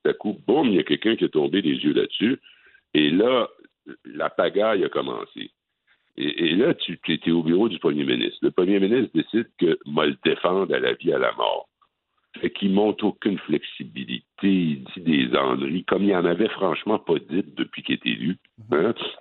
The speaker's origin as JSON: {"language": "French", "region": "Quebec", "country": "Canada", "said": "On boycotte Rona parce que nous, on est du Québec."}